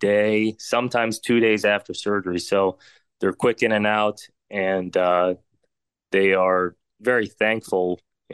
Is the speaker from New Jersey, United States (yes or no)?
no; Pennsylvania, United States; So yeah, I actually grew up in Westmoreland County. There was a hospital system in Jeannette, that was called Mansour Hospital. That's where I was born. My family, my background, they're from Syria mostly.